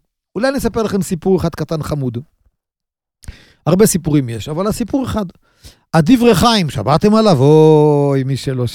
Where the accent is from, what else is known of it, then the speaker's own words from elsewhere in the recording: Kiryat Ata, Haifa District, Israel; כשהייתי ילד גרתי בכפר עטה. וכפר עטה של פעם זה היה עדיין חקלאי, היו הרבה משקים